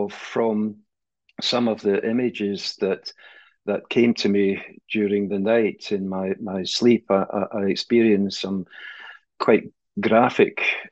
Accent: Scotland, United Kingdom; because I'm from Scotland

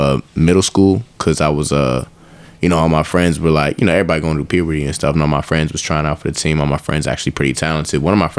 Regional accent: Maryland, United States; also born or lived in Cheverly; I was born in Cheverly, Maryland, so that's right outside of like Largo. But then I, as I grew older, I went to Bowie High School.

